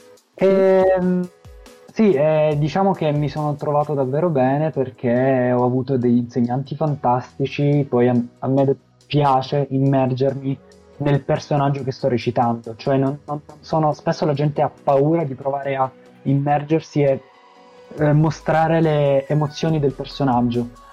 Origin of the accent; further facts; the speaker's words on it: Palermo, Sicily, Italy; Perché io vengo da Palermo